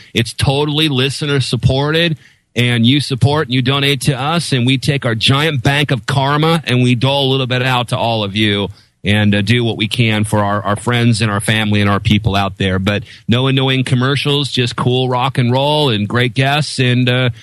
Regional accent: Seattle, Washington, United States; First of all, I'm from Seattle.

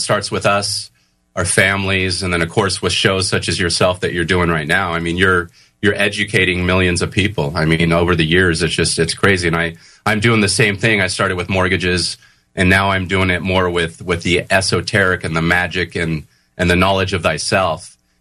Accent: California, United States; growing up in Southern California in not the greatest of neighborhoods.

